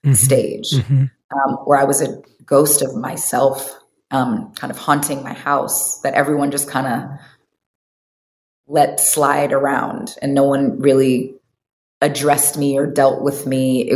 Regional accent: California, United States; in my community that I grew up in the Bay Area of, you know, California.

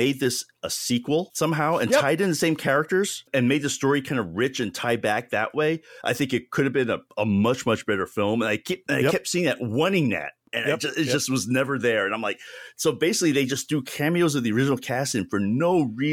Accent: New York, United States; growing up in New York, like one of the things about New York growing up there is that, yeah, you'd stab your neighbor for whatever reason or whatever.

